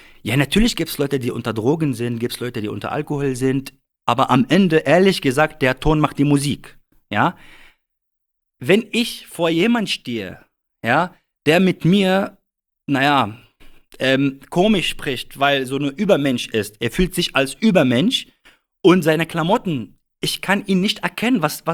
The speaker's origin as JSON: {"language": "German", "country": "Lebanon", "lives_now": "Germany", "said": "Also ich spreche jetzt nur von Libanon, wo ich herkomme."}